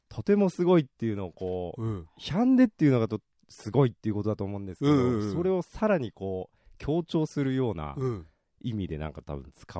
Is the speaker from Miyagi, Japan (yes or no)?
no; Agano, Niigata, Japan